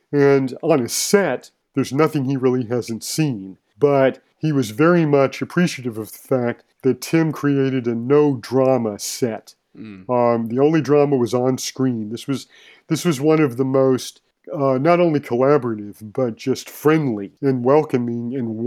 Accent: Santa Fe, New Mexico, United States; another writer who lives in Santa Fe, New Mexico, my hometown.

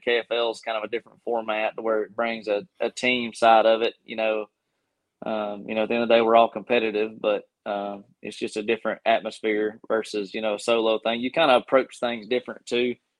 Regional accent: Gadsden, Alabama, United States; Yeah, I mean … I'm from Gadsden, Alabama.

